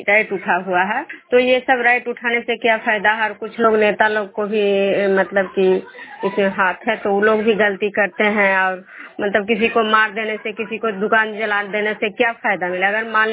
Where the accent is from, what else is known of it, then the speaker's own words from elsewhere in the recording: Vishnupur, Bihar, India; मैं विष्णुपुर ग्राम खुजरा पंचायत नालंदा जिला नगर नवसा प्रखंड के निवासी हूँ।